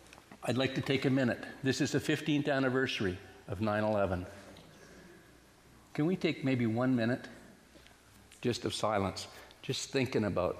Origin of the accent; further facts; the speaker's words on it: Dawson Creek, British Columbia, Canada; also born or lived in Yukon; having grown up on the Alaska Highway in northern BC and the Yukon, I think a lot in mileposts. I was born in Dawson Creek, mile zero of the Alaska Highway.